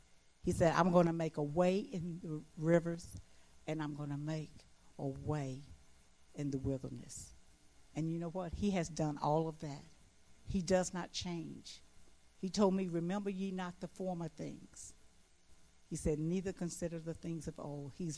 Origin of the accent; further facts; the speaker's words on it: West Virginia, United States; We thought we grew up in West Virginia. We moved to the big city.